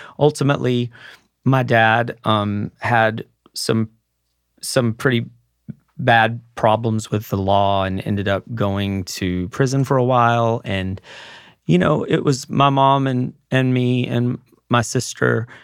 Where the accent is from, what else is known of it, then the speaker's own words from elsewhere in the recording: Mineral Wells, Texas, United States; My grandmother and my mother owned a clothing store in my hometown of Mineral Wells, Texas